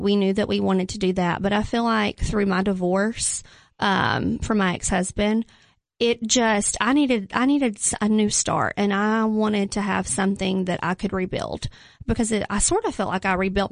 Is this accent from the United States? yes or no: yes; United States; You know, I'm from Jackson County. You know, I hang out with the best of them.